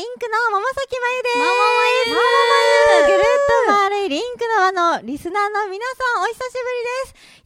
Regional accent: Saga, Japan; accent: Saga dialect; 私はやっぱり佐賀県出身なので佐賀弁で

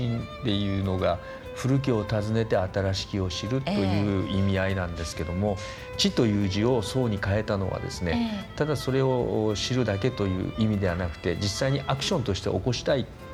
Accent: Nagasaki, Japan; 長崎の華僑っていうことで中国にもゆかりがありますし、で長崎で生まれ育って、まあ、日本にもゆかりがあって、3代住めば長崎人という言葉が長崎にあって、で僕はもう4世代目なので、

